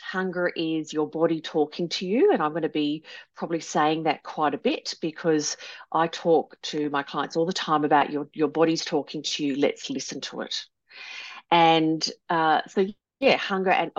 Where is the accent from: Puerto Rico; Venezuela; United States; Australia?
Australia; So yes, I'm not American. I'm Aussie.